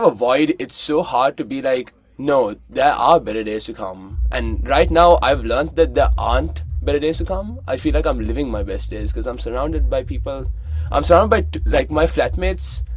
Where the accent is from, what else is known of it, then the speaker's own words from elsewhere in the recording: Colombo, Western Province, Sri Lanka; And I grew up in Colombo, Sri Lanka.